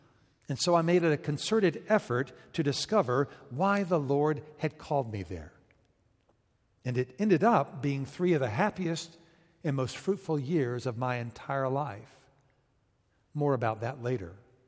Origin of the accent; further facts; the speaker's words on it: Atlanta, Georgia, United States; also born or lived in Boston; than I had when I was growing up in Atlanta.